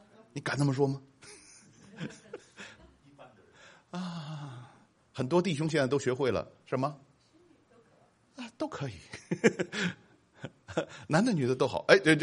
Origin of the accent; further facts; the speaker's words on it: China; 我们中国人为什么不让生？因为我们人太多了